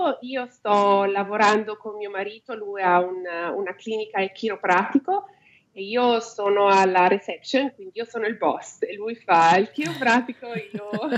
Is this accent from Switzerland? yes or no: yes; Switzerland; Ancora comunque in Australia quando dico sono svizzera